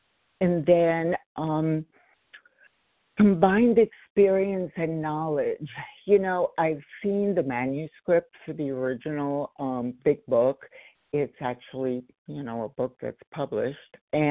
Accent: Los Angeles, California, United States; I'm from Los Angeles.

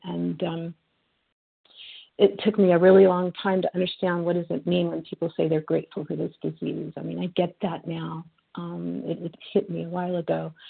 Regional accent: Texas, United States; from Texas, recovering compulsive overeater, control freak, problem child, controller of all things in the world, recovering from all of that one day at a time.

